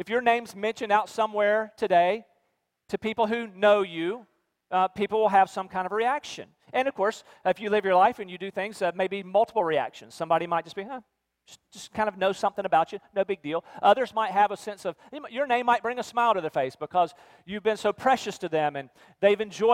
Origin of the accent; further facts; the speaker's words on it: Rocky Mount, North Carolina, United States; When I was a boy growing up in Rocky Mount, North Carolina, I lived close to downtown Rocky Mount.